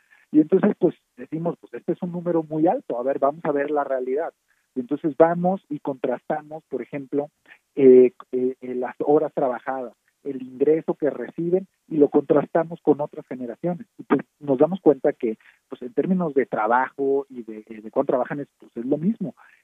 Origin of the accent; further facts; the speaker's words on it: Mexico; somos un país, somos mexicanas y mexicanos en este país